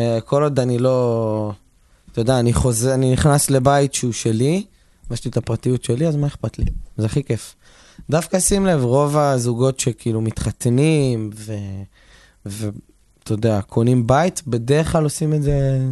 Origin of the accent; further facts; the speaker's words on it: Bat Yam, Tel Aviv District, Israel; אני נולדתי בבת ים. שזו סביבה מורכבת בפני עצמה. הייתי גר בשכונה מאוד מאוד מעורבת, גם מוזיקלית, גם תרבותית